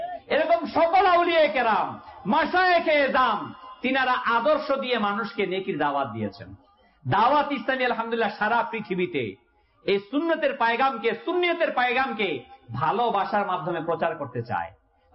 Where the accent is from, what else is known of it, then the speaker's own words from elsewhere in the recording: Munshiganj, Dhaka Division, Bangladesh; আলু লাগায় এদিকে, আলু রেখাইতে আমাদের বাড়ি তো মুন্সিগঞ্জ, আলুর দেশ।